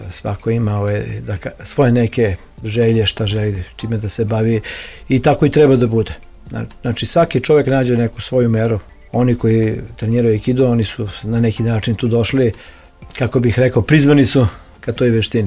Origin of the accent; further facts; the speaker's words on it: Serbia; Kad smo ih pitali ovako u nekom razgovoru, odakle ste vi, kažemo iz Jugoslavije, oni kažu Čehoslovakija, ma nekakva Čehoslovakija. Mislim, ne znaju baš mnogo o našoj zemlji.